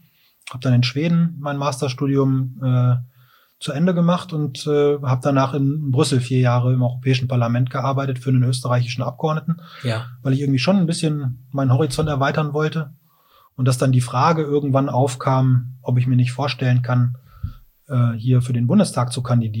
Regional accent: Lower Saxony, Germany; manchmal kriegt man gar nicht so richtig mit, was hier im Weserbergland passiert

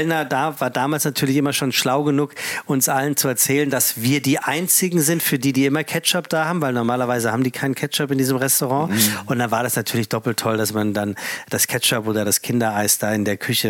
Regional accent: Frankfurt, Hesse, Germany; Frankfurt und zwar Hiptebach, auch nicht in Sachsenhausen, was Triptebach wäre, sondern ich bin waschechte Frankfurter.

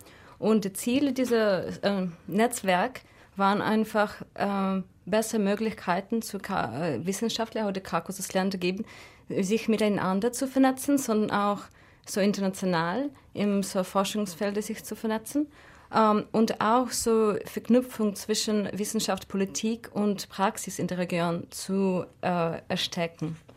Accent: North Caucasus, Russia; moved away; ich komme eigentlich aus dem Nordkaukasus, wohne schon seit langem nicht mehr da.

